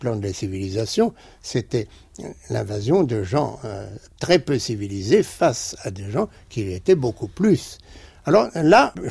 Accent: Lille, Hauts-de-France, France; je suis Lillois. J'essaie de dire que quand on parle des gens du Nord, c'est moi, je suis encore plus du Nord que les autres.

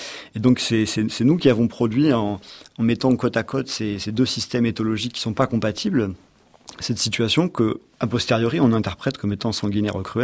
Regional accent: Provence-Alpes-Côte d'Azur, France; Moi personnellement je viens du Var

